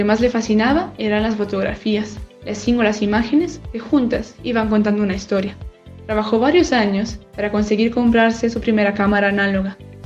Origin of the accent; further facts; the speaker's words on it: Mexico City, Mexico; de la Ciudad de México